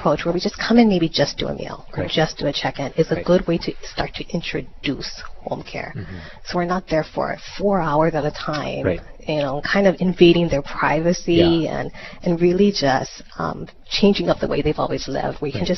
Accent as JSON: {"language": "English", "region": "Hawaii", "country": "United States", "said": "I am. Okay. I am from Oahu. Yes, I am."}